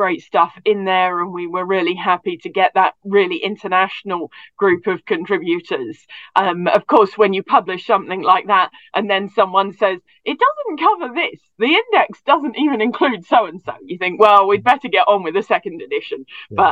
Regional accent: Watford, East of England, United Kingdom; So I grew up in Watford, which is just north of London. One of the final stops on the Met Line

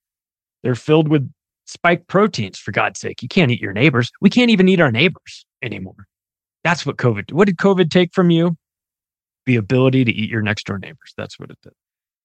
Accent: United States; born or raised there

